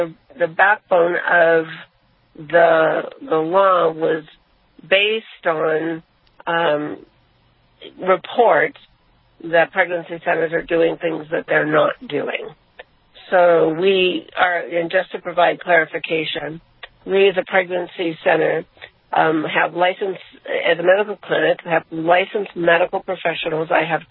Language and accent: English; United States; So, you know, I as an American, am proud to be an American.